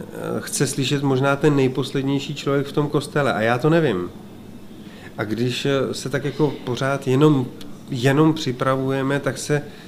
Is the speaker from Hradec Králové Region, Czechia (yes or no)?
yes; Hradec Králové Region, Czechia; jenomže jak jsem z toho kraje Trutnovského